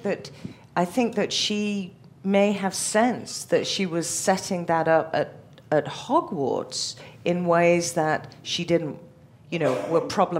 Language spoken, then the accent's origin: English; United Kingdom; I do see a class thing going on because I'm British.